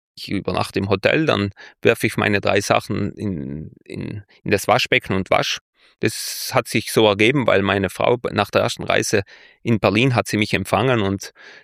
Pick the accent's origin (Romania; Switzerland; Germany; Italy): Italy; Trentino-Alto Adige; mein Südtirol ist ein Dorf, wo ich herkomme.